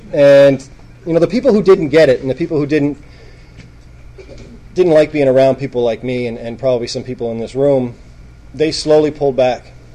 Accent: Halifax, Nova Scotia, Canada; I was born and raised in Halifax.

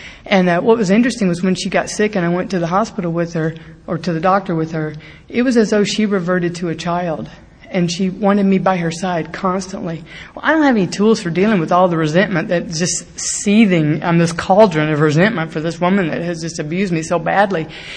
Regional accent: Mississippi, United States; Okay, when I'm growing up in Mississippi in college down there, we had to drive 2.5 hours to a gay bar in Alabama.

